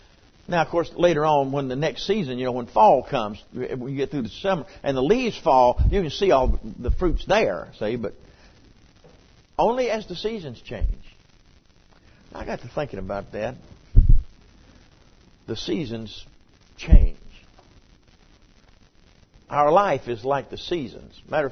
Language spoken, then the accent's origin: English; Marion, North Carolina, United States; we went out on the backside of Marion, North Carolina, where I was raised on Tunnel Ridge. And they don't call it Tunnel Ridge anymore.